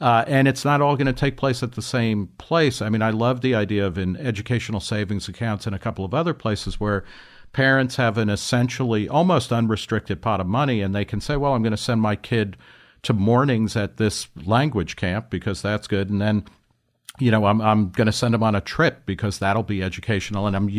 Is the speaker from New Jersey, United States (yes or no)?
yes; New Jersey, United States; where I grew up in New Jersey, the sports powerhouse teams, particularly in basketball and football, were almost always Catholic schools